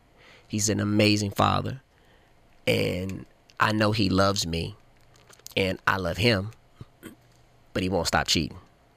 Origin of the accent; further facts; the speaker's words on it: Memphis, Tennessee, United States; Those that know me, I'm originally from Memphis. Black Haven, stand up.